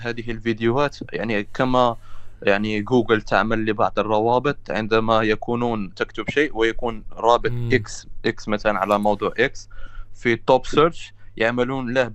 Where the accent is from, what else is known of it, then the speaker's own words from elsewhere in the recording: Morocco; من المغرب